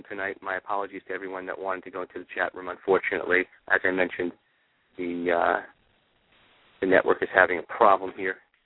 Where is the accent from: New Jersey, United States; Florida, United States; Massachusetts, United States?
Florida, United States; Coral Springs; I was down here in Coral Springs, in my hometown, at the Coral Springs Center for the Arts